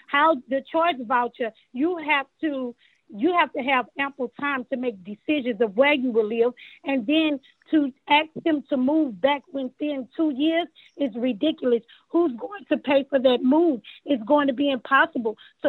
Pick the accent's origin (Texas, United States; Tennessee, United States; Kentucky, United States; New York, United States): Texas, United States; I am an African-American resident of Fifth Ward. I was born and raised in Fifth Ward.